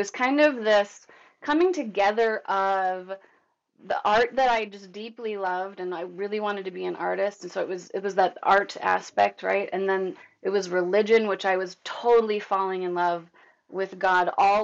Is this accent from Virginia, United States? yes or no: no; New Jersey, United States; I was born and raised in New Jersey, so if you're an artist, your brain's just kind of like New York, right?